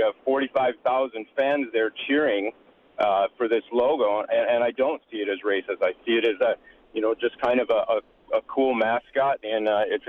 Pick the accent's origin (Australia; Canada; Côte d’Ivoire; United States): Canada; but I am from Canada